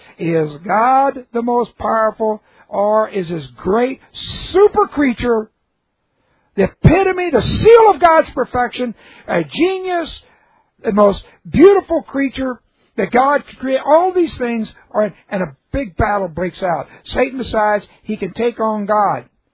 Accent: Houston, Texas, United States; also born or lived in California; People, I've grown up in a church. I've just grown up in church. We moved to Houston from California, and I was 3 or 4, and started going to my grandparents' denominational church.

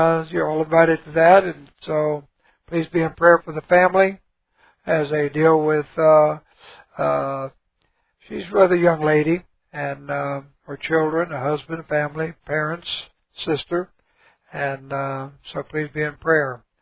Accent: Texas, United States; I'm from Texas, and I said, we pack going to church, we pack going to work, we pack social, we just pack.

